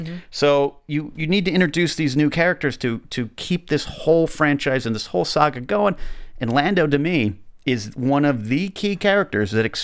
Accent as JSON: {"language": "English", "town": "Pismo Beach", "region": "California", "country": "United States", "tie": "born or raised there", "said": "I grew up in Pismo Beach, California, a mile from the beach, which is nothing but sand dunes that I used to go play in."}